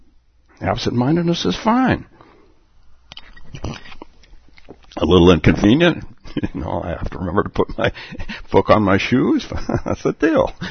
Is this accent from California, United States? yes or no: yes; Palo Alto, California, United States; So, I've told the story many times about starting a meditation group in my hometown of Palo Alto, and my teacher came down, and I was just a student.